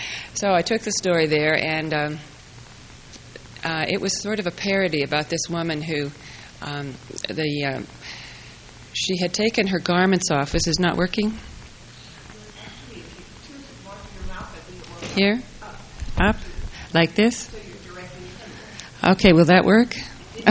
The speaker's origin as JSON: {"language": "English", "town": "Las Vegas", "region": "Nevada", "country": "United States", "tie": "born or raised there", "said": "I grew up in Las Vegas and saw many kinds of people and all that, you know, and it was a real interesting place to be"}